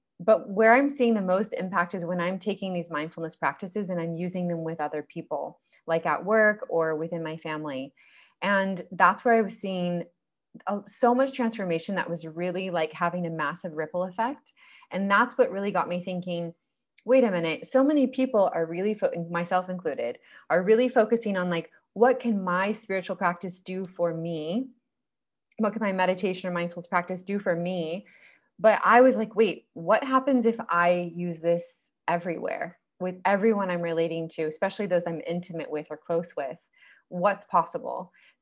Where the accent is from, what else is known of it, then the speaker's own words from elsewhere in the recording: California, United States; now in Indonesia; I am from California. I've been living in Bali for the past several years.